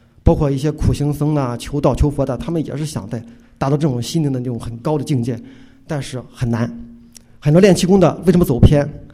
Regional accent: China; 作为一个中国人，一个有传统信仰、传统价值观的中国人

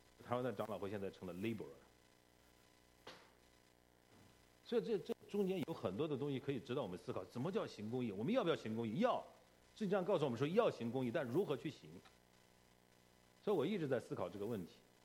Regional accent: China; 因为我们都是中国人，对不对？都是从中国过来的，很多都是大陆过来的

